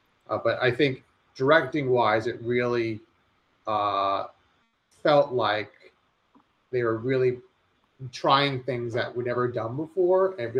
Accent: New York City, New York, United States; it takes place on the Upper East Side, which is where I grew up in New York City.

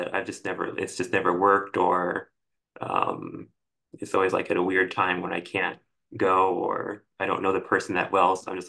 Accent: St. Louis, Missouri, United States; No, I'm from St. Louis.

